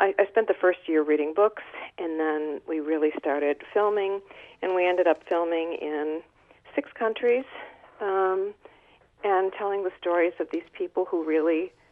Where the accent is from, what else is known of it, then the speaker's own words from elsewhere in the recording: United States; And as an American, that means nothing to me.